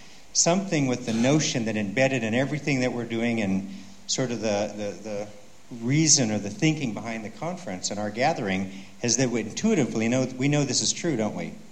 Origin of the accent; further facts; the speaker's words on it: Alaska, United States; So since I'm from Alaska and my governor is running around the United States telling them what she believes